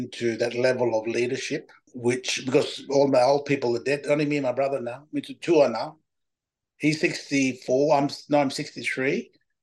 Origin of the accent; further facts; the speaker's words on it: Murray Island, Queensland, Australia; now in Brisbane, Australia; I'm from the Kuwait village, and also Arab people of Mer, Murray Island, of Xenarth, otherwise known as Torres Strait. I now live in Brisbane.